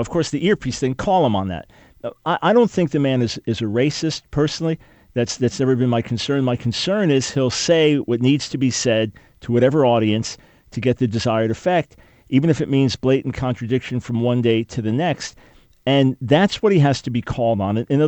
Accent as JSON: {"language": "English", "town": "Detroit", "region": "Michigan", "country": "United States", "tie": "born or raised there", "said": "Even though I will not be in my hometown of Detroit on Thursday, I remain deeply committed to my home nation, America."}